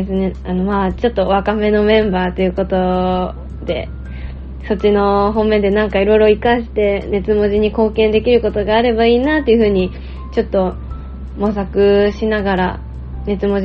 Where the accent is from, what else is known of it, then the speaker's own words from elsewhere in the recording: Kiryu, Gunma, Japan; 皆様今年もどうかよろしくお願いいたします。私はですね、地元が群馬県桐生市というところなんですけど、年を越すちょっと前に実家の方に帰省しておりまして、今実家でこちらの音声を録音しています。